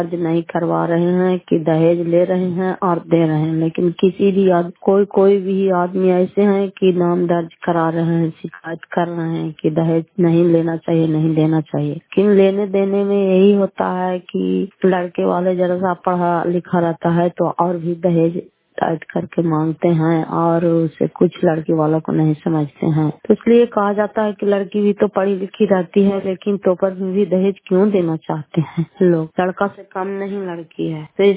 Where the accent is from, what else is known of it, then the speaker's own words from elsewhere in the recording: Fatehpur, Bihar, India; घर फतेहपुर पंचायत मकौता करार पसरा ब्लॉक जिला नालंदा की निवासी हूँ।